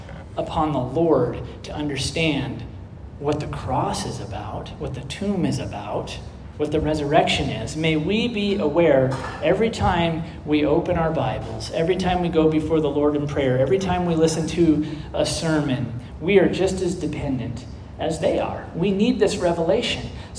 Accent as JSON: {"language": "English", "region": "Oregon", "country": "United States", "tie": "born or raised there", "said": "I grew up on the Oregon coast, and I love the imagery."}